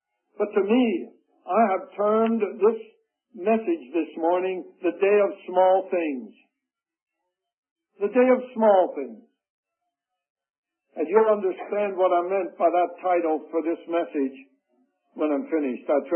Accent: Pennsylvania, United States; When I was growing up in Pennsylvania during the Depression, we had chickens.

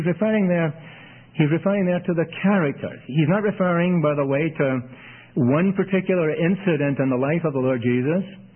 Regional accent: Scotland, United Kingdom; Scotland's way far north of Toronto. And that's where I'm from, and that explains my accent.

